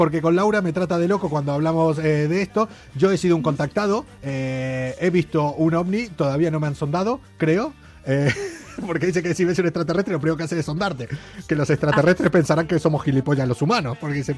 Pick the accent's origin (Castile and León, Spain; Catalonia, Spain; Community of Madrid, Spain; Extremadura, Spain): Community of Madrid, Spain; Madrid; yo soy madrileño de toda la vida